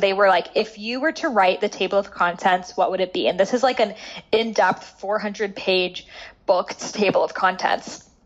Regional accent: Boston, Massachusetts, United States; My dad is like MIT nerd. Like I grew up in Boston. Like no one was doing this kind of stuff.

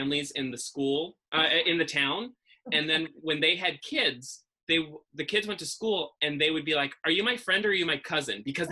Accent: Massachusetts, United States; accent: Massachusetts; It's wicked bad. Everything is right here. Because I don't have a boy, like if I had like a Dorchester accent where everything was like great. But no, I have like this nasally, awful, like feminine Massachuse

